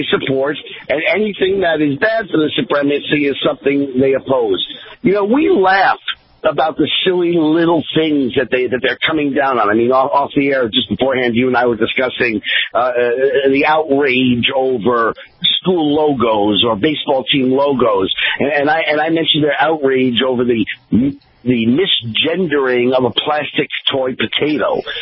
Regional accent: New York City, New York, United States; I grew up in New York City, born liberal Jew, who was then for the next 30 years in the entertainment industry.

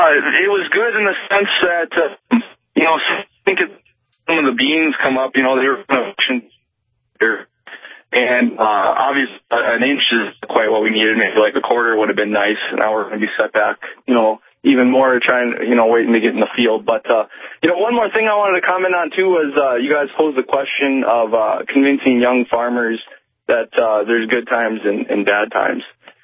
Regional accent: Minneapolis, Minnesota, United States; originally I grew up in Minneapolis area and met my wife out here at Jamestown College, and I never in my wildest dreams imagined I'd be farming

